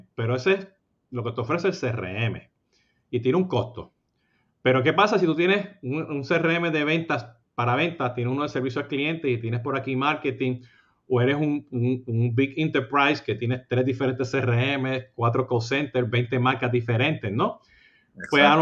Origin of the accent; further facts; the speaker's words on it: Puerto Rico; now in Florida, United States; Siendo puertorriqueño, pues estoy comprando mucho café de Puerto Rico, ¿no? Y viviendo aquí en la Florida, pues se consigue café en todos lados